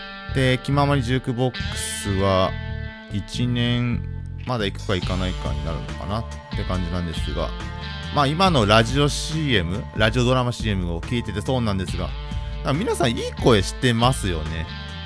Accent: Ibaraki, Japan; 僕茨城出身で、大阪の茨城じゃないですよ、茨城県の方ね、

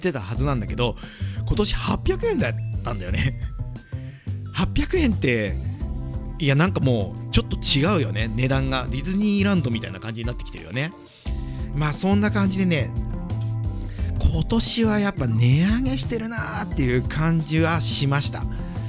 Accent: Hiratsuka, Kanagawa, Japan; born there; 僕あの神奈川県の平塚市で生まれてるんですけども

